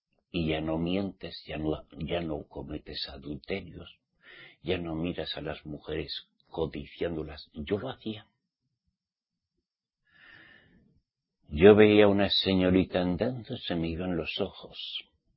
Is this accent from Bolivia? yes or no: no; Basque Country, Spain; born there; yo soy español, nací al menos mi papá y mi mamá, me dieron a luz en el País Vasco.